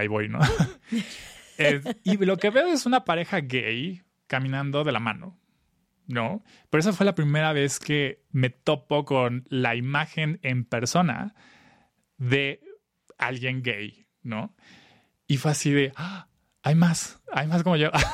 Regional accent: State of Mexico, Mexico; Yo nací en Texcoco, pero crecí en lo cerca de donde ahora es el nuevo aeropuerto de el AIFA, en el norte de Ciudad de México, Estado de México, rumbo a Pachuca, pero en una comunidad muy pequeña

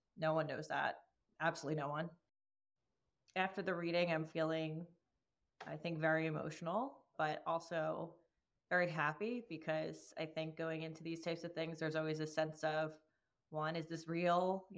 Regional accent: Long Hill, New Jersey, United States; I am from Long Hill, New Jersey.

